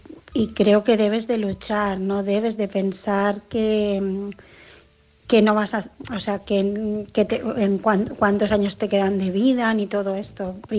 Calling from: Barcelona, Catalonia, Spain; de Barcelona

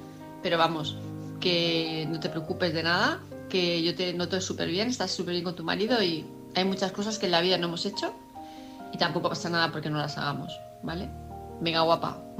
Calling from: Palma de Mallorca, Balearic Islands, Spain; de Palma de Mallorca

